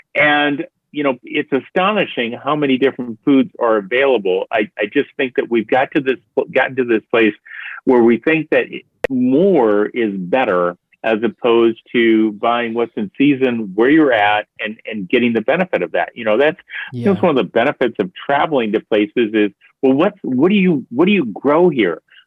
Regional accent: Iowa, United States; growing up in Iowa, I know what sweet corn tastes like.

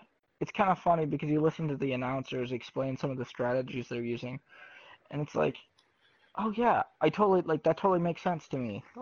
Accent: Green Bay, Wisconsin, United States; I feel bad saying that because I'm from Green Bay, Wisconsin.

